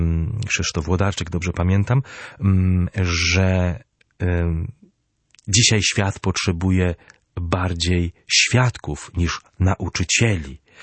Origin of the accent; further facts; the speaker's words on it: Władysławowo, Pomeranian Voivodeship, Poland; U nas na Kaszubach mówi się metrzimume z błega. My trzymamy z Bogiem. W herbie mojego miasta Władysławowa